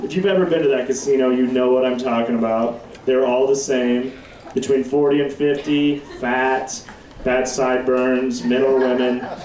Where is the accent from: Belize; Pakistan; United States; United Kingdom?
United States; Wyoming; I'm like, I'm from Wyoming, sir.